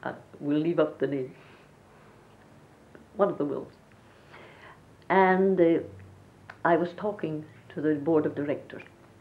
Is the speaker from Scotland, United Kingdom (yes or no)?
yes; Scotland, United Kingdom; That as a Scot, I would never be inclined to think